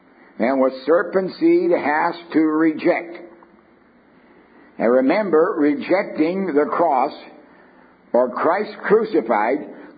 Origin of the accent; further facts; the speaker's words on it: Canada; Now, we don't have cardinals in Canada, as any Canadian sitting here knows that.